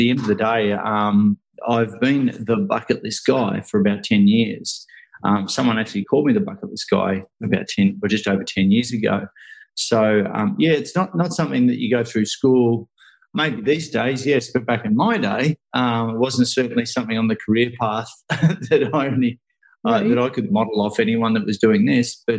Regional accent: Ocean Grove, Victoria, Australia; I grew up here in Ocean Grove where I am now. I'm on the coast, just about an hour and a half out of Melbourne here in Australia.

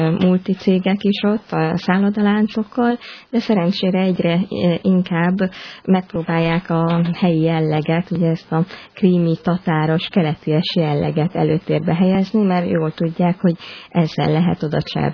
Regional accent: Hungary; mi rólunk is azt hitték, hogy lengyelek vagyunk, mert magyar, mint a fehér holló a Krím-félszigetbe nem járnak arra

